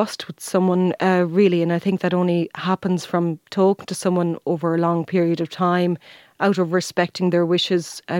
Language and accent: English; Munster, Ireland; Now I'm from Kerry